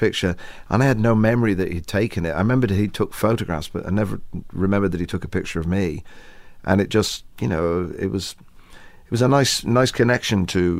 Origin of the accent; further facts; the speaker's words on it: England, United Kingdom; Maybe we're English, you know, we don't really do that sort of thing.